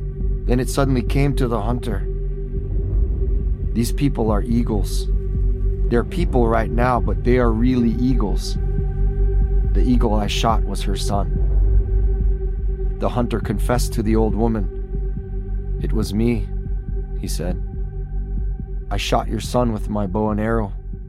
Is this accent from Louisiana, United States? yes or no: no; Kotzebue, Alaska, United States; I was born and raised in Kotzebue, a village of about 3,000, just above the Arctic Circle on the Chukchi Sea. I grew up playing basketball and trying to skateboard on one of the only little patches of pavement at the airport.